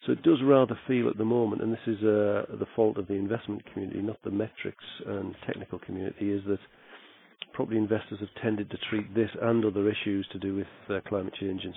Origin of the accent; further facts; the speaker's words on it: Middlesbrough, North East England, United Kingdom; showing a wonderful picture of the bridge from my hometown of Middlesbrough in the north of England